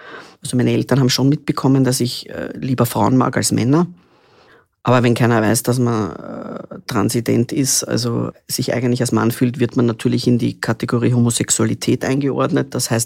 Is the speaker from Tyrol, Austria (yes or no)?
no; Vienna, Austria; born there; Ich bin in Wien geboren, 1975 schon, also ich habe schon ein paar Jahre hinter mir. … bin ein Einzelkind